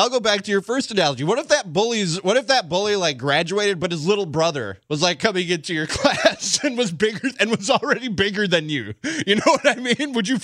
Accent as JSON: {"language": "English", "town": "Chicago", "region": "Illinois", "country": "United States", "tie": "born or raised there", "said": "Born and raised in Chicago, man."}